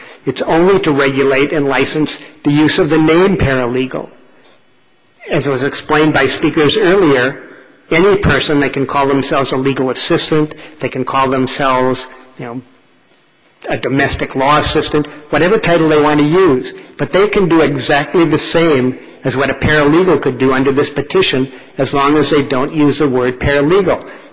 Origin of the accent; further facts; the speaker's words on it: Madison, Wisconsin, United States; I'm an attorney from Madison.